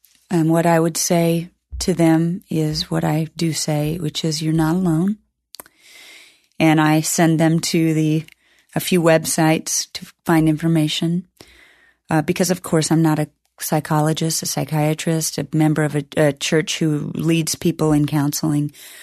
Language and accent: English; United States; I think of myself as an American, as a Christian, as a sister, as a friend, as a lover